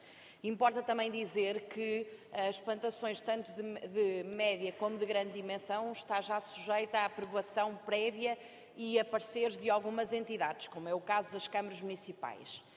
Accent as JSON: {"language": "Portuguese", "town": "Marinha Grande", "region": "Leiria", "country": "Portugal", "said": "eu sou do distrito de Leiria"}